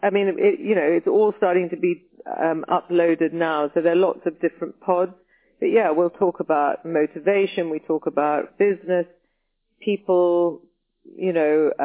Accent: United Kingdom; I very much like being a part of Europe, but I'm very proud of being British. I'm very pro-British.

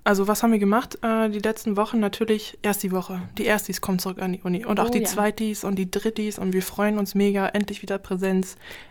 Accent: Schleswig-Holstein, Germany; ich bin hier in Schleswig-Holstein aufgewachsen und dann zum Bachelor weggezogen, aber dann habe ich das einfach hier so krass vermisst und mich zurückgekommen zum Master

